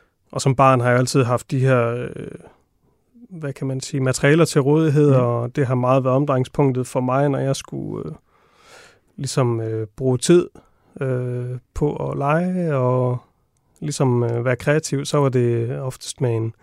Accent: Vejle, Region of Southern Denmark, Denmark; jeg er 31 år og født og opvokset i Vejle, hvor jeg også har min butik og mit værksted i dag.

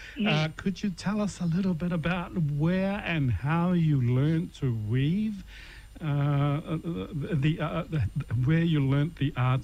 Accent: Samoa; Because I know growing up in Samoa, it wasn't just the women who wove.

